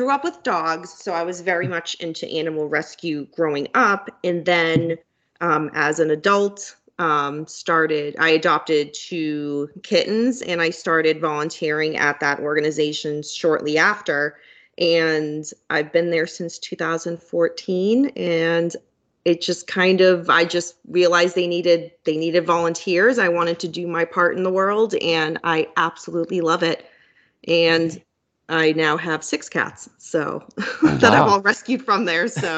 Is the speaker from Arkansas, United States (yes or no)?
no; Salem, Massachusetts, United States; and I come from Massachusetts. I live just outside of Boston, so the city, and I grew up right next to Salem.